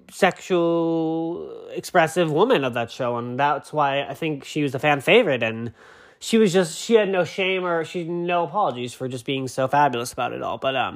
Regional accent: Boston, Massachusetts, United States; now in Los Angeles, United States; I mean, I'm from Boston, but my family, my parents go to Florida because it's much warmer there than it is in Boston.

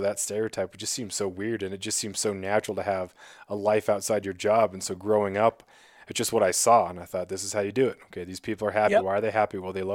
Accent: Klawak, Alaska, United States; I grew up in Klawak.

